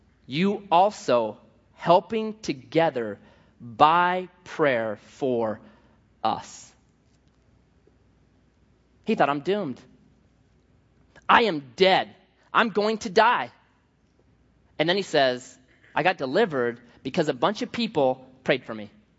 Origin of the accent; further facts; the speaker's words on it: Oregon, United States; Now, I'm thinking, I'm from Oregon, so automatically I am going to be better on a horse than anybody in California, just assuming that.